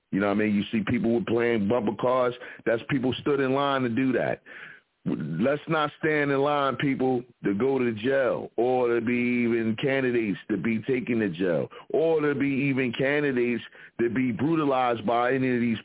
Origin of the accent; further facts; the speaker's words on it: Philadelphia, Pennsylvania, United States; represent from the Broad Street Bully side of Philadelphia, where we threw 40 ounces at the paddy wagons over there on 24th Street down there in South Philly